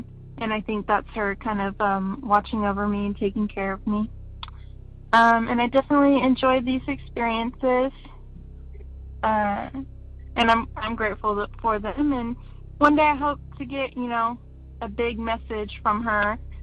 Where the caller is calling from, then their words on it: Texas, United States; I'm calling from Texas.